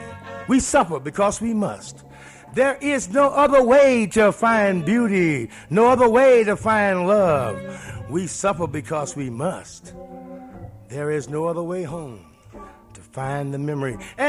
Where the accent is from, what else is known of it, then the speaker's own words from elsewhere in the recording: St. Louis, Missouri, United States; It's always a pleasure to come back to St. Louis because, you know, I love St. Louis. I'm from St. Louis. And I'm one of the home boys.